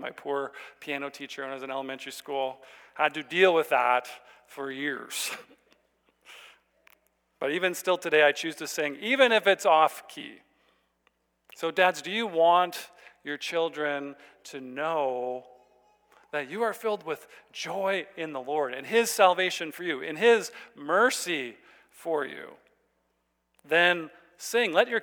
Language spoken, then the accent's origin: English; Saskatchewan, Canada; I grew up in Saskatchewan.